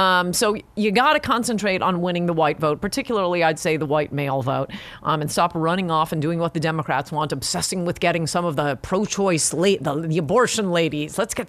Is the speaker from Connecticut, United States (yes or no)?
yes; New Canaan, Connecticut, United States; You could always tell who the richest person was in my hometown of New Canaan, Connecticut by who had the oldest car.